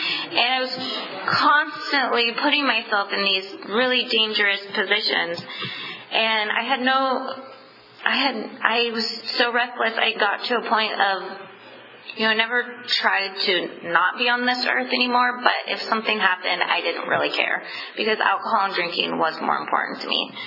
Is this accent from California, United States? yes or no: yes; Visalia, California, United States; moved away; I grew up in Visalia, and I was going to leave that town, and I was not ever coming back